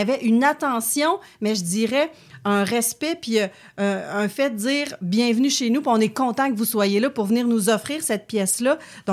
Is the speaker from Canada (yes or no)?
yes; Quebec, Canada; moi, je ne suis pas née sur une ferme. J'ai grandi au Témiscamingue.